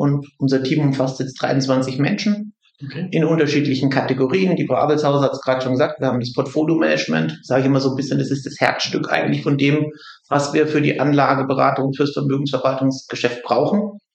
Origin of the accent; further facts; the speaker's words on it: Schweinfurt, Bavaria, Germany; born there; weil ich gebürtig aus Schweinfurt komme. Insofern weggegangen und dann hat es mich wieder eingeholt ins Frankenland.